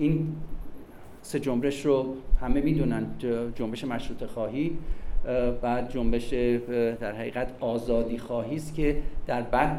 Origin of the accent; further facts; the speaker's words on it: Iran; moved away; من و تحصیل و تدریسم همه در زمینه جامعه امریکا بوده، ولی از زمانی که از ایران من بیرون اومدم